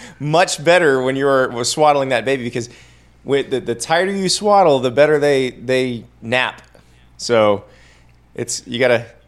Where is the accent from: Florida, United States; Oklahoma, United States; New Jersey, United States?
Florida, United States; I've not done any roofing. I grew up in Florida. I stayed off the roof for a reason.